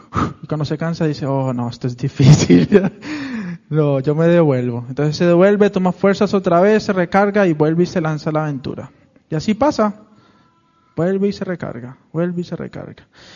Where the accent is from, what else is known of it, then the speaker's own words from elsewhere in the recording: Santa Marta, Magdalena, Colombia; estando en una de las playas en Santa Marta, en mi país.